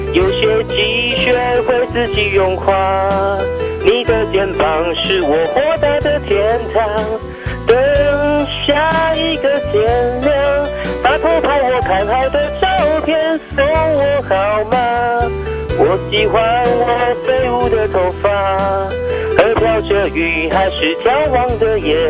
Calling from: Taichung, Taiwan; 我是台中的

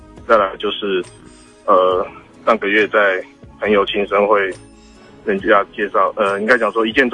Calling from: Tainan, Taiwan; 我是台南的

